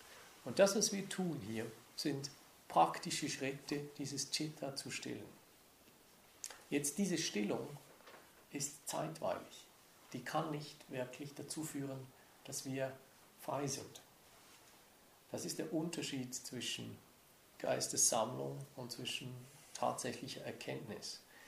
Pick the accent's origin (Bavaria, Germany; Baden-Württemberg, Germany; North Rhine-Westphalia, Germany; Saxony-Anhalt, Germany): Bavaria, Germany; Und dann wird dieser Kuckuck plötzlich zum Allgäuer Kuckuck und ich bin ein Allgäuer